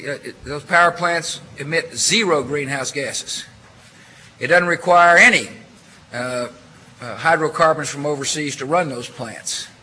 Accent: Texas, United States; I got a few of them in my home state of Texas.

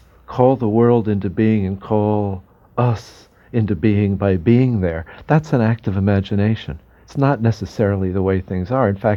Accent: California, United States; One of the experiences, I don't know if it's still true, of growing up in California, I think it was one of the things that made me a writer

